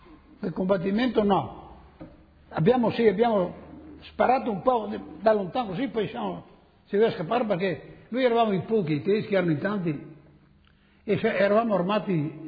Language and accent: Italian; Tambre, Veneto, Italy; born there; A Bros, comune di Tambre.